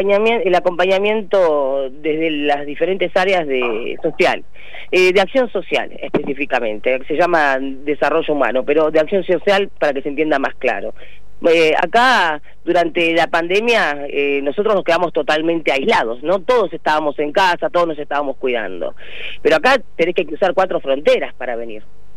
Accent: Argentina; Somos argentinos, y así marcamos nosotros nuestros límites territoriales y marítimos correspondientes.

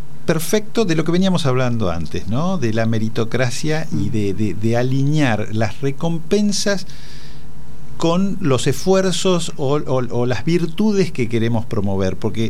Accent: Argentina; la Universidad de San Andrés es un proyecto que como argentino te hace sentir orgulloso

